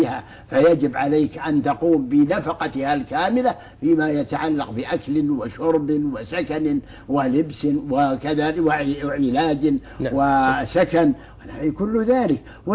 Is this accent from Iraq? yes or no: no; Saudi Arabia; غير بلادنا السعودية